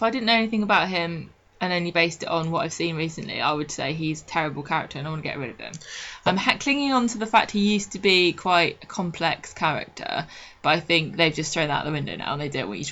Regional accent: United Kingdom; we're just British, and we don't talk to anybody.

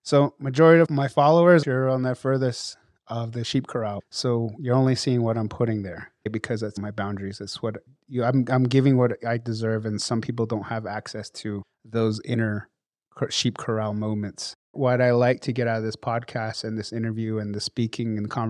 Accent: Navajo Nation, United States; I come from the Cheska Mountains on Navajo Nation.

